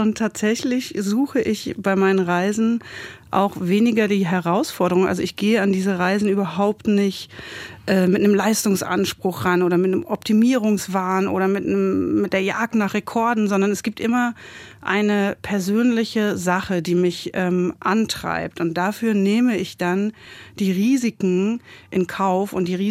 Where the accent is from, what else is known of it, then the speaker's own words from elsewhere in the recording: Eifel, Germany; now in Leipzig, Germany; ich würde schon sagen, die Eifel ist meine Heimat. Das ist die Gegend, wo ich herkomme. Und trotzdem fühle ich mich in Leipzig jetzt auch so richtig zu Hause. Und vor kurzem hat jemand zu mir gesagt, ich wäre jetzt ein waschechter Wossi, halb Wessi, halb Ossi.